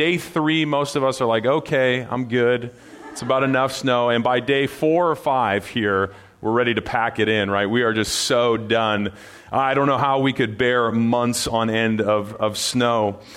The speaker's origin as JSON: {"language": "English", "region": "Pacific Northwest", "country": "United States", "tie": "born or raised there", "said": "I'm born and bred in the Northwest, and I think that most of us Northwesterners would never survive in the Midwest"}